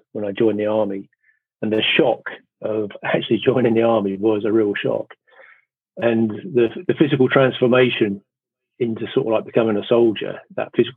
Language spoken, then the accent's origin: English; London, United Kingdom; I grew up in London. I was born in Dulwich in London, and I can only describe it as very feral.